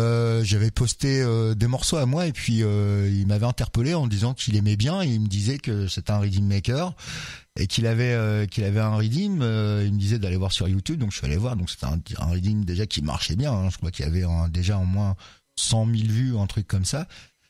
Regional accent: Normandy, France; now in Tours, France; ça fait 10 ans que je suis ici, mais je viens de Normandie. Et c'est vrai que quand je suis arrivé à Tours

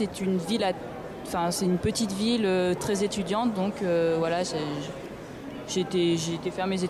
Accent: Tours, Centre-Val de Loire, France; j'habite à Tours, hein. Je viens de Tours, j'ai été faire mes études à Vichy

